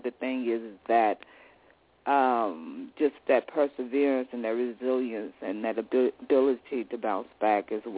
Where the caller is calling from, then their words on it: Atlanta, Georgia, United States; I'm calling from Atlanta.